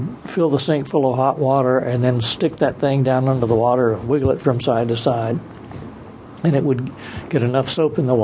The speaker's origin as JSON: {"language": "English", "town": "Washington", "region": "District of Columbia", "country": "United States", "tie": "born or raised there", "said": "So she moved us to Washington, D.C., and her parents came along with us, too. So I grew up in Washington, D.C."}